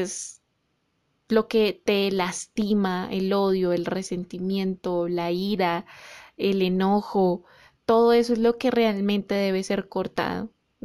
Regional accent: Colombia; en Colombia, yo sé que como colombianos debemos respetar a nuestras comunidades

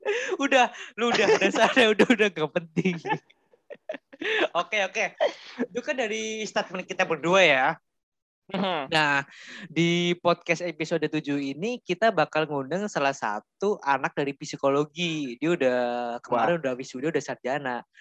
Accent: Jakarta, Indonesia; Dari Jakarta aja lah.

